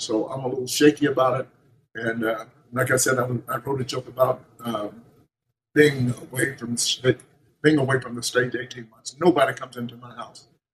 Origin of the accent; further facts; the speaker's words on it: Atlanta, Georgia, United States; I talk about little funny things about how poor we were growing up in Atlanta.